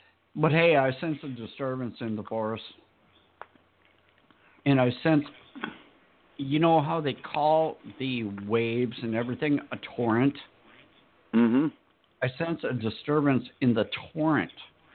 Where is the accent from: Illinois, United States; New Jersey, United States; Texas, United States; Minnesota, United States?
Minnesota, United States; Us people, as in we are from Minnesota.